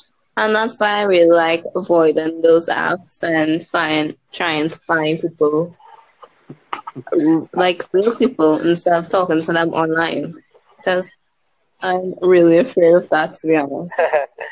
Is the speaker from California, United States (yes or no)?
yes; California, United States; I'm from California.